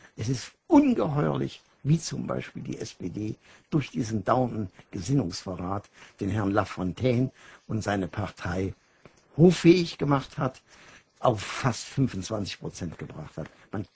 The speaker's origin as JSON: {"language": "German", "town": "Eschwege", "region": "Hesse", "country": "Germany", "said": "Ich stamme aus Eschwege, 50 Kilometer östlich Kassel, westlich Eisenach, südlich Göttingen. Mein Vater hatte seine Schuhfabrik in meinem Geburtsjahr 1931 aufgeben müssen"}